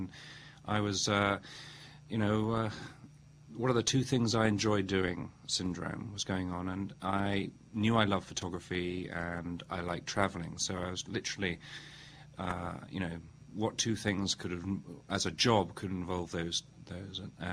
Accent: England, United Kingdom; also born or lived in Edinburgh, United Kingdom; I was at Edinburgh University. Uh-huh. in Scotland, and I'm English, as you can probably tell.

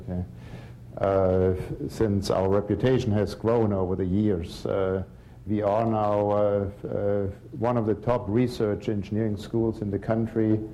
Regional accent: Germany; born there; English is a second language; You can hear by my accent, I was not born here, I was born in Germany

